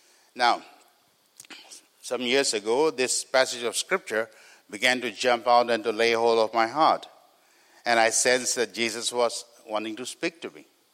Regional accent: Singapore; Now I began to get really serious, because I am from Singapore. I live in the east.

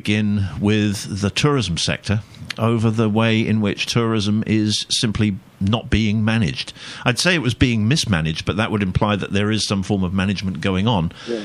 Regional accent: Brighton, South East England, United Kingdom; whether it's places like Atlantic City in New Jersey or my hometown of Brighton.

